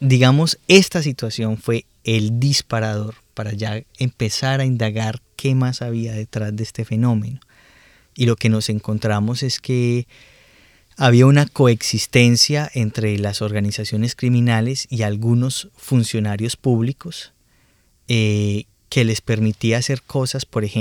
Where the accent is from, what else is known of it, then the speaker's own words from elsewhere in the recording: Colombia; un fenómeno que los que somos colombianos sabemos que existe